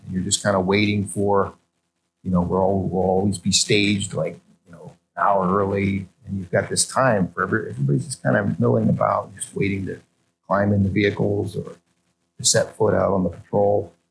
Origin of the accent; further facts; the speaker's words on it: Pennsylvania, United States; I grew up here in Pennsylvania.